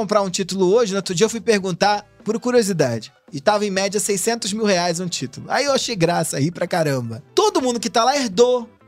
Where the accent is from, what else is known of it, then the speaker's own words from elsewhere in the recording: Rio de Janeiro, Brazil; now in São Paulo, Brazil; Eu sou carioca, moro aqui há muito tempo.